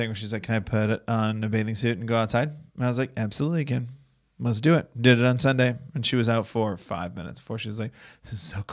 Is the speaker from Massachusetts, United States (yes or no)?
yes; Boston, Massachusetts, United States; I'm from Boston.